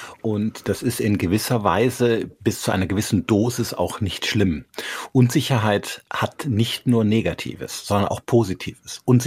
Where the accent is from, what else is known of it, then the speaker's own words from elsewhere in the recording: Rhineland, Germany; Ich komme ja aus dem Rheinland. Da sind wir sehr, sehr positiv gestimmt, was das Leben anbelangt.